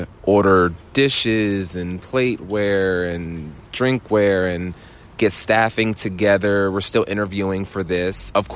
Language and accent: English; Cape May, New Jersey, United States